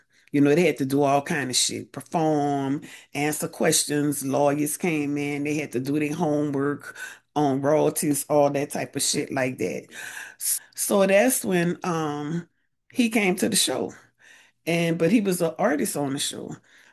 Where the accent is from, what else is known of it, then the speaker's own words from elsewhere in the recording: California, United States; I said, "Of course not. I'm from California."